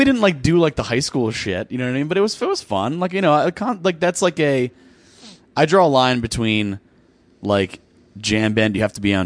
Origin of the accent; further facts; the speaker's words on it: Connecticut, United States; I grew up in Connecticut, so it was like ground zero.